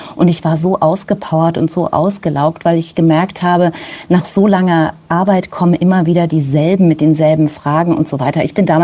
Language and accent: German; Bad Hersfeld, Hesse, Germany; ich komme aus der Stadt Bad Hersfeld